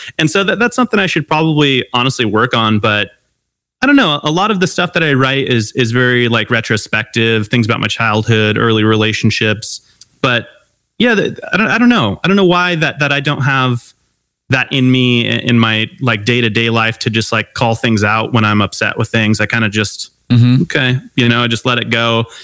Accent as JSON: {"language": "English", "town": "Long Beach", "region": "California", "country": "United States", "tie": "born or raised there", "said": "I grew up in Long Beach, California. He grew up in Pittsburgh. So just totally different upbringings."}